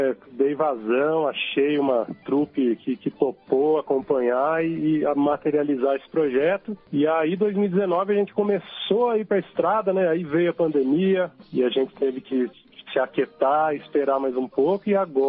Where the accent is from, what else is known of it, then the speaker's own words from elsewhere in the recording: Piracicaba, São Paulo, Brazil; Ainda a gente tem dia 28 de maio em Piracicaba, né, minha terra natal.